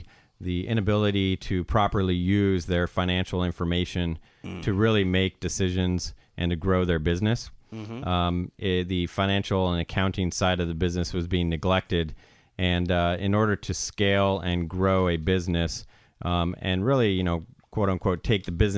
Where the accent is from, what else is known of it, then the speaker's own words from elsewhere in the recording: San Diego, California, United States; also born or lived in Iowa, United States; but pretty much grew up in the San Diego area.